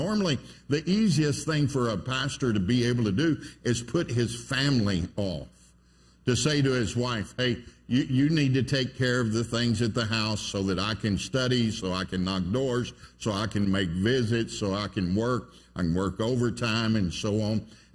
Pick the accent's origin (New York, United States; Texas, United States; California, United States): Texas, United States; Pasadena; I'm from the Houston area, from Pasadena, Texas.